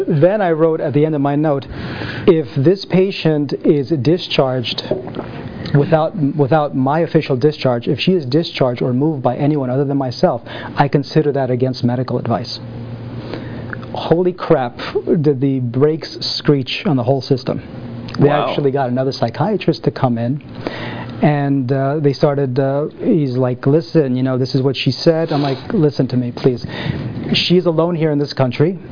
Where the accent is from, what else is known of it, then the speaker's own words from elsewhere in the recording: Romania; I'm from Romania.